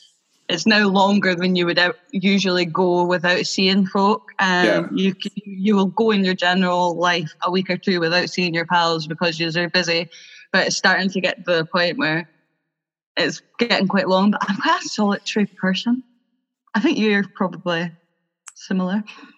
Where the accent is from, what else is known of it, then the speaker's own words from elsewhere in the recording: Aberdeen, Scotland, United Kingdom; I'm a good friend of Nathan's. I've been on the podcast a couple of times before, and I'm a poet from Aberdeen.